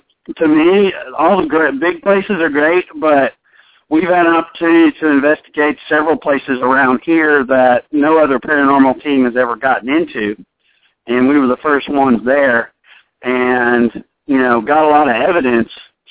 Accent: Ohio, United States; we're originally from Ohio, so we would always go up, you know, different directions going up, different directions coming down

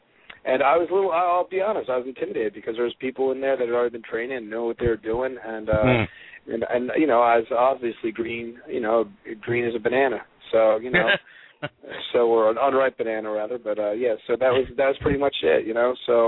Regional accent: Margate, New Jersey, United States; Hey, I'm from Margate. You know what? Margate. I come from white bread Margate.

